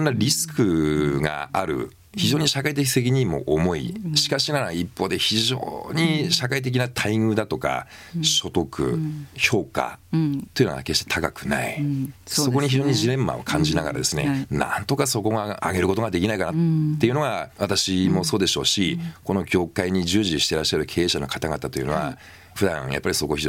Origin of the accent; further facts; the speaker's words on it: Toyama, Japan; 私、はい、今生まれも育ちも富山なもんですから